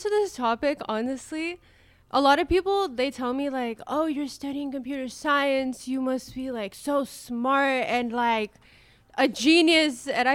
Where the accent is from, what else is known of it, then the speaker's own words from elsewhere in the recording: Afghanistan; I'm from Afghanistan. There's girls in my country right now wishing that they could be worried about their test.